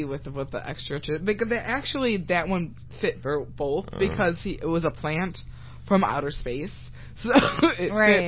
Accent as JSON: {"language": "English", "town": "Silver Lake", "country": "United States", "tie": "born or raised there", "said": "Growing up in Silver Lake, a small town, village, 2400. That's nowadays. I don't know how much it was when I was growing up."}